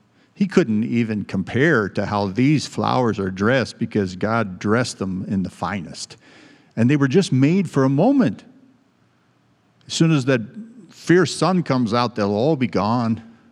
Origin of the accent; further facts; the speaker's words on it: California, United States; So when you leave Los Angeles driving to where I was raised in San Joaquin Valley, you have to cross pretty good mountain range.